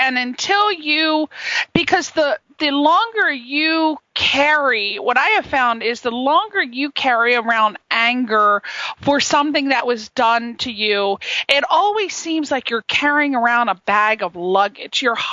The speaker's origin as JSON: {"language": "English", "country": "Ireland", "said": "because I'm Irish, so we're very hot tempered."}